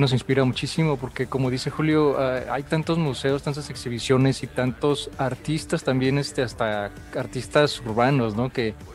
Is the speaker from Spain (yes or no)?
no; Guadalajara, Jalisco, Mexico; now in Chicago, United States; de la misma ciudad donde somos nosotros, de Guadalajara, en México.